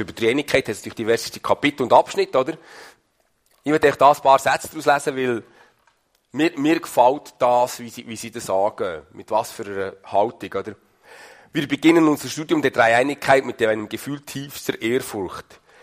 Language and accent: German; Switzerland; als Schweizer relativ naheliegende Möglichkeit